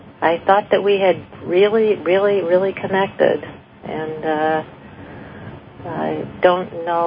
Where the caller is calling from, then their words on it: Ontario, Canada; calling from Ontario, Canada.